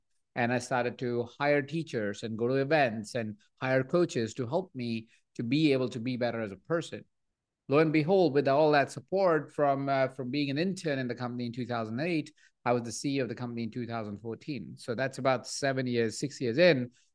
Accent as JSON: {"language": "English", "town": "Jaipur", "region": "Rajasthan", "country": "India", "tie": "born there", "said": "So I was born in India. I was born in Jaipur, a small town, 23 people sharing the same space. It's called a joint family in India"}